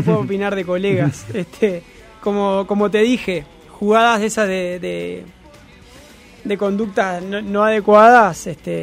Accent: Uruguay; como uruguayo quiero que gane Uruguay

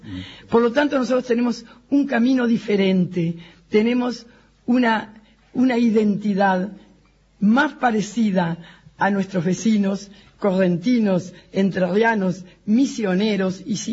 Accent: Montevideo, Uruguay; born there; nací en Montevideo, pero elegí Salto.

